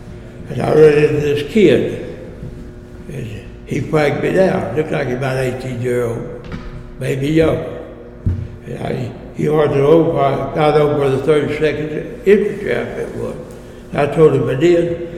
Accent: Mount Sterling, United States; Then I ran into a boy, two boys, from Mount Sterling out there, my hometown.

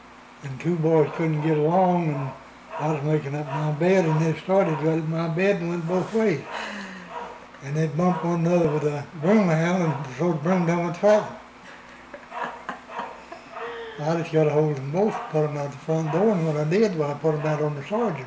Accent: United States; I was born in Edmonds County, stayed in Edmonds County.

